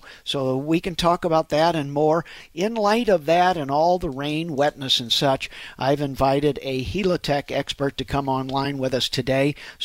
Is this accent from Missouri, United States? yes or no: yes; St. Louis, Missouri, United States; You know, born and raised in St. Louis, I am what I am.